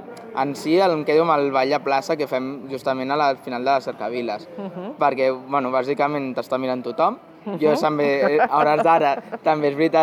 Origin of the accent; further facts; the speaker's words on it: Barcelona, Catalonia, Spain; sóc del Poble Nou